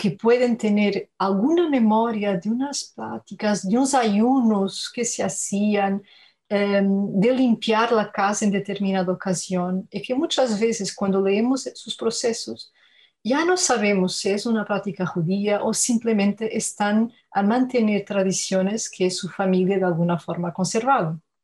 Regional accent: Portugal; Spanish is a second language; aquí como historiadora, pero también como portuguesa

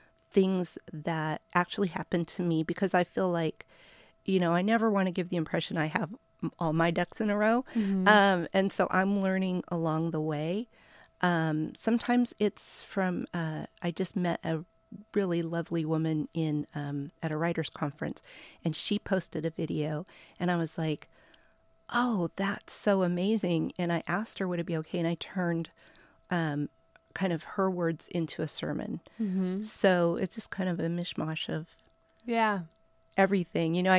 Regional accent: California, United States; because I grew up in California

